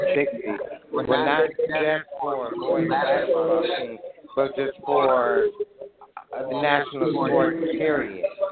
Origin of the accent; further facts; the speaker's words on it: Oakland, California, United States; growing up in Oakland, going to Oakland Tech